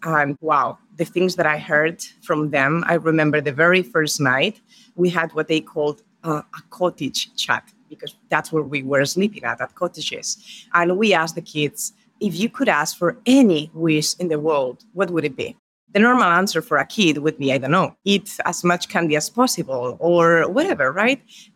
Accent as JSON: {"language": "English", "country": "Spain", "tie": "born or raised there", "said": "I was born and raised in Spain."}